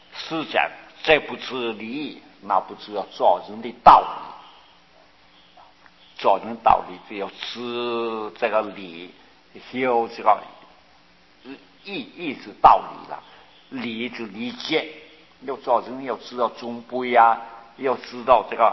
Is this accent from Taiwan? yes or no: yes; Taiwan; 我们台湾人就这样不知道，这儿子一出家父母就跪下去